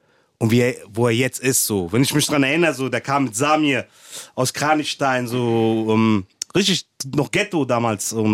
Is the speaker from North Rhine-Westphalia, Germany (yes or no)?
no; Frankfurt, Hesse, Germany; Ich bin da wirklich aufgewachsen. Ich habe da auch wirklich gelebt. Ich lebe immer noch da sozusagen. Also fast 40 Jahre bin ich Bornheimer. Ich lebe noch immer im Block.